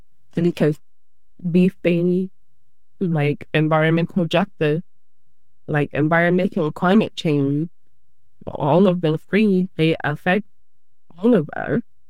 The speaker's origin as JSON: {"language": "English", "town": "Portland", "region": "Oregon", "country": "United States", "tie": "born or raised there", "said": "Portland is just a scary place. Right? Even when the city has not been man right to me, it still is my hometown."}